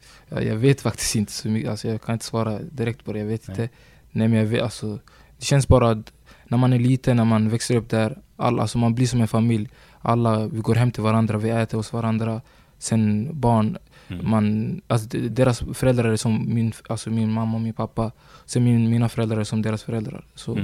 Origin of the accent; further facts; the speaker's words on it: Sundsvall, Västernorrland County, Sweden; Jag växte upp i Nacksta, Sundsvall.